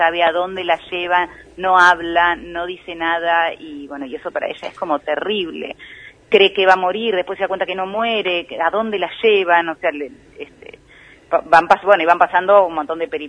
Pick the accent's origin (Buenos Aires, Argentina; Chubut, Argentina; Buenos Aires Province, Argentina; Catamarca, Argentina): Chubut, Argentina; Trelew; Yo soy de ahí, yo soy de Trelew.